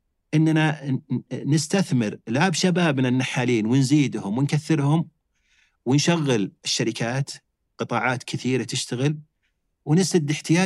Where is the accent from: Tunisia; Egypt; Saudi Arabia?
Saudi Arabia; حنا بلد صحراوي، بعض الناس ينكر أصلاً عندنا أعسال. عندنا بالمملكة العربية السعودية أي شهر تجي تبي عسل ينتج الحين